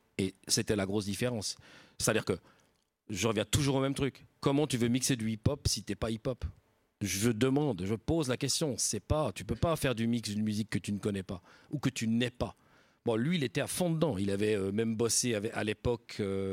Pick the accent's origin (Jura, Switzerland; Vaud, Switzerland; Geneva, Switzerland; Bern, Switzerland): Vaud, Switzerland; Lausanne; Bon, je viens de Lausanne, quoi. Faut pas oublier, je viens pas de Paris.